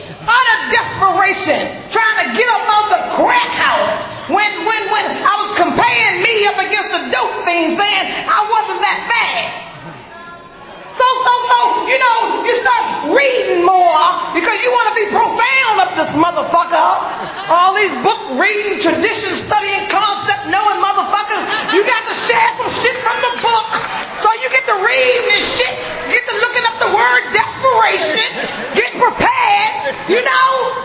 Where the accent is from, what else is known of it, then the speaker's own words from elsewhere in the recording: Baltimore, Maryland, United States; I'm an addict from Baltimore.